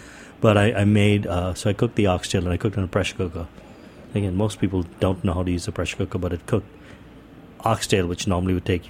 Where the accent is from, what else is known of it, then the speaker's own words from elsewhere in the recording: India; Growing up in India was actually pretty interesting. Most people don't, when they hear me speak, they say you speak English very well. I spoke only English growing up. I went to school in English. We were six kids.